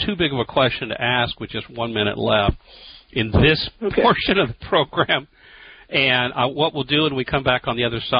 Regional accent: Texas, United States; maybe it's just because I'm a Texan and American and a Republican

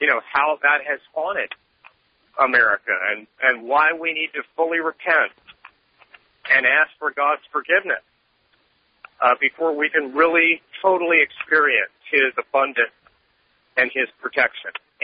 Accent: the South, United States; I grew up in the South.

